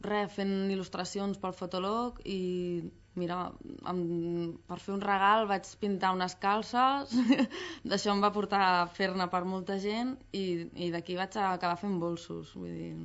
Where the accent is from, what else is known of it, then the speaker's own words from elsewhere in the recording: Esparreguera, Catalonia, Spain; Que jo soc d'Esparreguera.